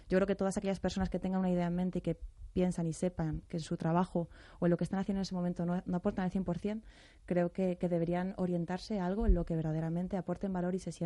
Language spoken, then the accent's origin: Spanish; Alcobendas, Community of Madrid, Spain; yo especialmente soy ciudadana de Alcobendas desde que era pequeñita